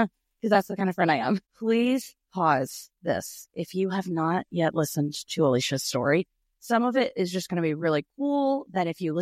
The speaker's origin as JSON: {"language": "English", "town": "Austin", "region": "Texas", "country": "United States", "tie": "born there", "said": "I was born in Austin, Texas, and my parents are both from Chicago."}